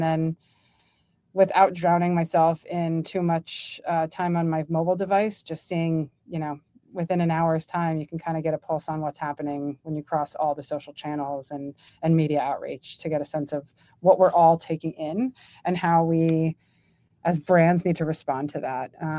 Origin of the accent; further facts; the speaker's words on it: New York, United States; growing up near New York City, the heart of fashion and brands, it's just been a passion of mine over time.